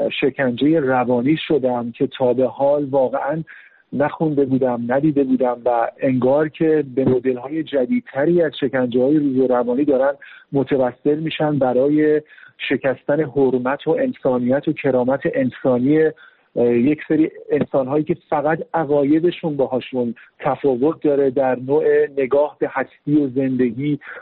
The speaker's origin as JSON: {"language": "Persian", "country": "Iran", "said": "وقتی که بعد از 10 سال دوباره بازگشتم به وطن عزیزم ایران و مواجه شدم با این که من رو به عنوان یک ایرانی دوستدار وطن سوار ماشین میکنند"}